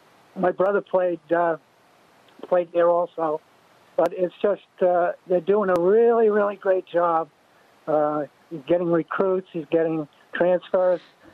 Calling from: New York, United States; I'm calling you from New York, but my son Michael runs Rama Jamma on the campus.

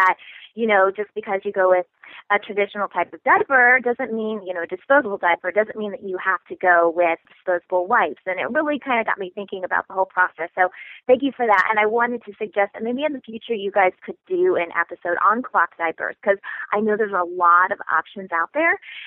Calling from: Kansas City, Missouri, United States; I'm calling from Kansas City, Missouri.

